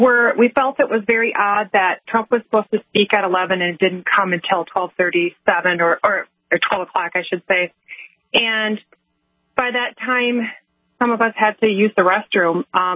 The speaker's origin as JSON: {"language": "English", "region": "Minnesota", "country": "United States", "said": "We're from Minnesota, the communist state of Minnesota."}